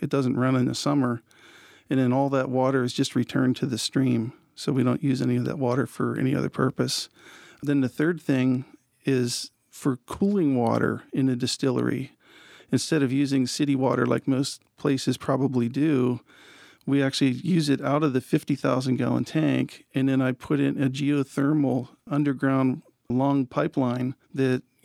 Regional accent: Pennsylvania, United States; Southwestern Pennsylvania was where I grew up. My picture on the label of the Dutch and Dewey products is actually my grandfather, and that's on the farm that I grew up on in Pennsylvania.

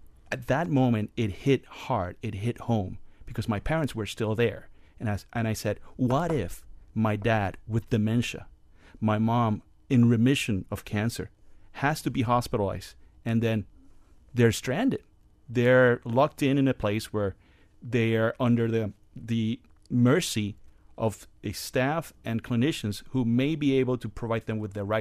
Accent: Puerto Rico; I've lived several hurricanes growing up in Puerto Rico

